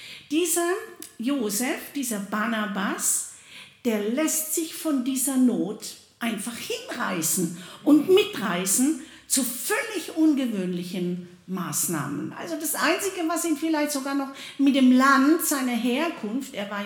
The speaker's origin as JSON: {"language": "German", "region": "Baden-Württemberg", "country": "Germany", "said": "Also bei uns im Ländle, wo ich herkomme"}